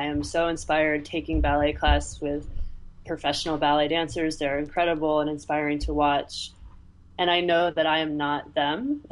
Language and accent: English; East Coast, United States; My family is in Connecticut. I grew up on the East Coast.